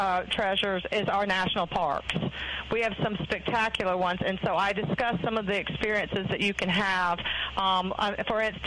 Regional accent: South Carolina, United States; The Low Country, I'm from the South Carolina Low Country, so no book on adventure travel, I think, is complete without a discussion of that.

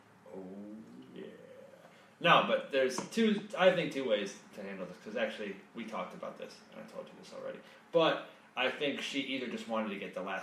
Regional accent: Connecticut, United States; I mean, I am, obviously, because I'm from Connecticut.

